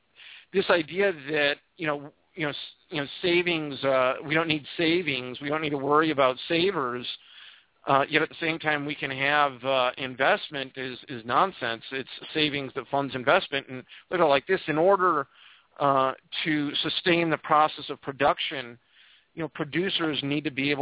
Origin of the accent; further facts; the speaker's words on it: Minnesota, United States; Insult you. I'm from Minnesota.